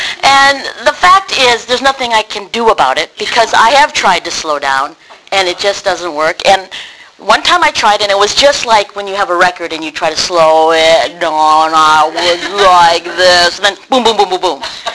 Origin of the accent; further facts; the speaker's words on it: United States; Chinese-American, which means I'm the first one, my brother and I, in our family to have been born and raised in America.